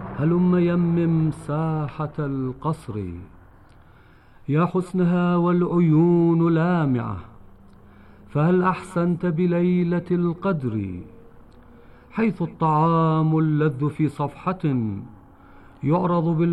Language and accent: Arabic; Nabatieh, Nabatieh Governorate, Lebanon; ولدت في النبطية ودرست فيها على كتاب البلدة، ثم انتقلت إلى قرية أنصار لطلب العلم عند السيد حسن إبراهيم، فدرست فيها الصرف والنحو،